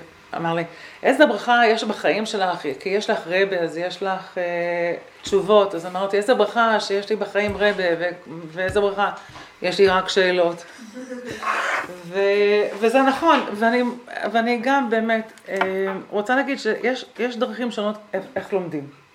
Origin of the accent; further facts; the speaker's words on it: Rehovot, Central District, Israel; אני גדלתי ברחובות. עברתי את החינוך הממלכתי דתי